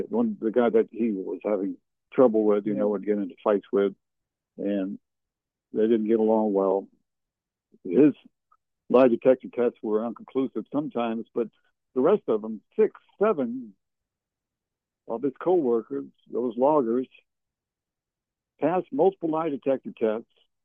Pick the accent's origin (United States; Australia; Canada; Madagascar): Canada; Fredericton, New Brunswick; He was from my hometown where when I lived in New Brunswick, Canada, from Fredericton, New Brunswick. I lived there from 62 to 68.